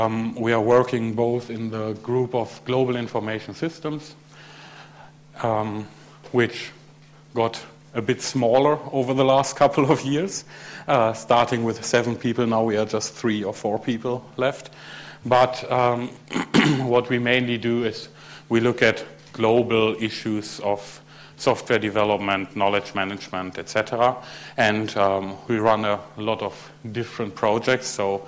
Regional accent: Germany; English is a second language; moved away as an adult; now in Jyväskylä, Finland; And I am originally from Germany, where I did my master's at the University of Münster, and moved here to the University in Jyväskylä in 2008.

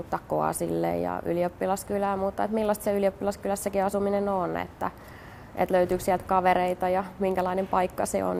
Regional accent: Jyväskylä, Central Finland, Finland; No mä oon Jyväskylästä kotoisin ja mulle oli hirveän helppo valinta tulla omaa kaupunkiin opiskelemaan.

